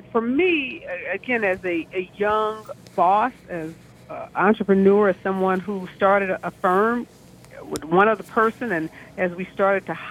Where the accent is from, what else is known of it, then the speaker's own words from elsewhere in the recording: St. Louis, Missouri, United States; And I'm from the Midwest here. I'm from St. Louis. So I pride myself on being an incredible hard worker.